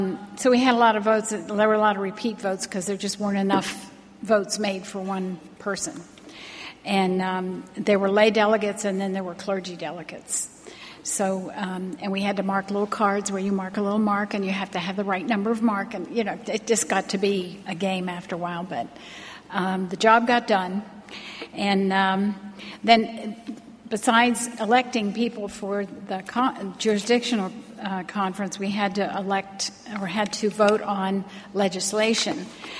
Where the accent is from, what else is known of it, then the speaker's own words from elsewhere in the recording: Baltimore, Maryland, United States; the first church is in my hometown of Baltimore